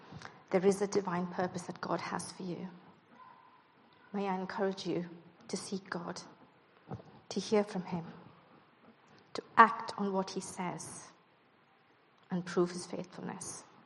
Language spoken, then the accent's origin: English; India; I grew up in India, and I suppose the demonic is more visible.